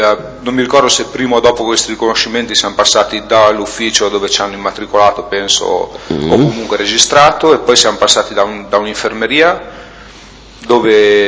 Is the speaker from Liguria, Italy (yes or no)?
yes; La Spezia, Liguria, Italy; mi diceva dove vieni, io sono a Spezia